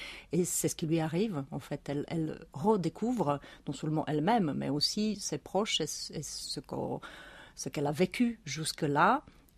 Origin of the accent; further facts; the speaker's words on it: Moravia, Czechia; moved away as an adult; now in France; malgré le fait que je suis effectivement originaire de Moravie. Et c'est vrai qu'à partir de l'âge de 21, 22 ans, j'ai vécu en France